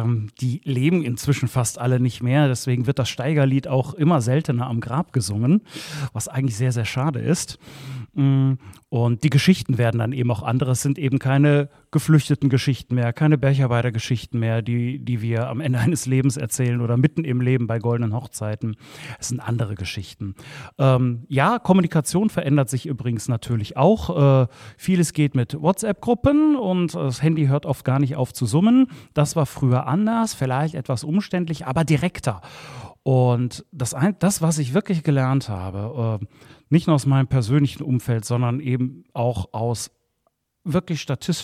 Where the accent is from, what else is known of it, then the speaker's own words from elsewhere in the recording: Duisburg, North Rhine-Westphalia, Germany; Ich komme ja mitten aus dem Brennpunkt Marxloh, mitten in Duisburg.